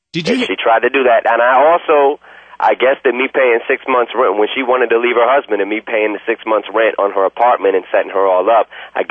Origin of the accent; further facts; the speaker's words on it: Warren, Michigan, United States; I come from the east side of Detroit. I come from Warren. These are the places that I grew up at as a normal cat, as a normal person.